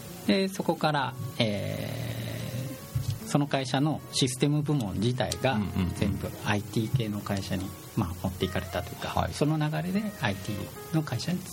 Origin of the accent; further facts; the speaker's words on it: Kitakyushu, Fukuoka, Japan; 地元は小倉南区の方なんですけども、うんうんうんうん、住まいも今も小倉南区で、